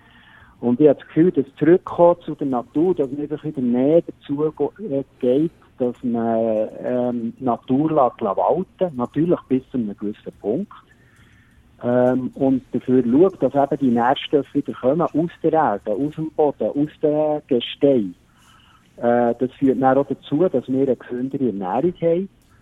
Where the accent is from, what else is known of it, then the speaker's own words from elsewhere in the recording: Worb, Bern, Switzerland; ich bin ja im Gebiet Worg bin ich aufgewachsen.